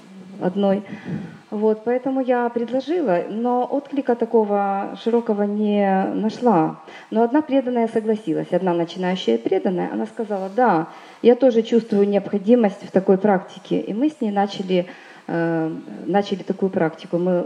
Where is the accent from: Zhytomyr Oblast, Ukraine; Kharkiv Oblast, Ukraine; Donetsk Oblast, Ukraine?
Zhytomyr Oblast, Ukraine; Zhytomyr; Я из Житомира